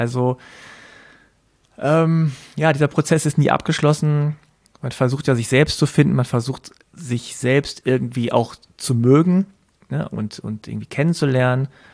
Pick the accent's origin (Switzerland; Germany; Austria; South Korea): South Korea; dann hieß es ja, wo kommst du denn her? Da habe ich gesagt, aus Korea.